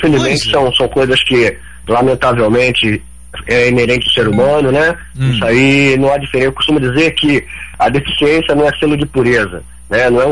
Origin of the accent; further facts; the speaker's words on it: Rio de Janeiro, Brazil; Eu sou aqui mesmo do Rio, do subúrbio do Carioca. A minha história de vida não se difere muito de alguns atletas, né? Do atletismo, né? Sou de comunidade também, tenho uma família de 7 irmãos, gerenciado por uma mulher costureira, minha mãe.